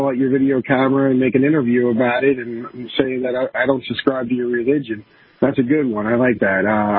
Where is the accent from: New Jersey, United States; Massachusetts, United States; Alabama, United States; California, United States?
New Jersey, United States; I'm from New Jersey, and the last thing we want is another congressman in New Jersey by me putting my number